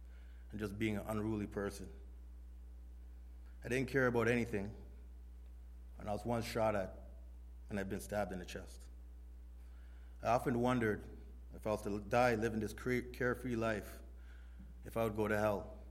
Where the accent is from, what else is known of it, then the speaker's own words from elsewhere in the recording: Scarborough, Ontario, Canada; I'm 40 years old, and I grew up in Scarborough, Ontario. I was born in a loving Christian family, and I went to church every Sunday with my family.